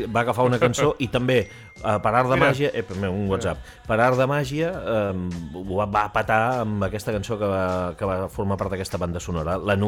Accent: Pals, Catalonia, Spain; jo sóc de Pals, saps?

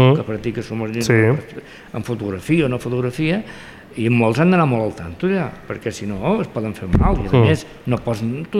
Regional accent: Catalonia, Spain; jo soc nascut als 50, sí, soc nascut allà a Franc, he viscut sempre arran de costa, he viscut amb el meu avi que era pescador, el meu pare també

